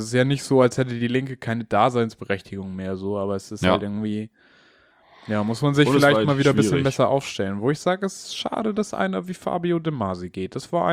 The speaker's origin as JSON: {"language": "German", "region": "Northern Germany", "country": "Germany", "said": "Ich als Norddeutscher"}